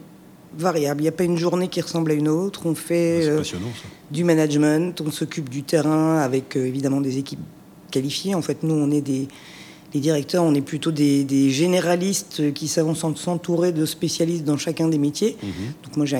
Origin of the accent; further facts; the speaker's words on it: Belgium; moved away as an adult; now in France; Voilà, donc j'ai quitté la Belgique à 20 ans pour m'installer en France